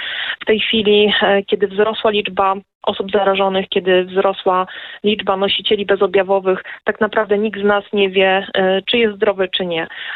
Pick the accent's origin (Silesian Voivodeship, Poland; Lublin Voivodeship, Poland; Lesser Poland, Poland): Silesian Voivodeship, Poland; Ja jestem ze Śląska